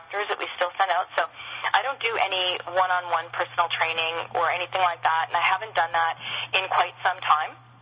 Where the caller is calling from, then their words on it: Scottsdale, Arizona, United States; I'm calling you from Scottsdale, Arizona, where it's sunny and hot, and I'm sitting here on a deck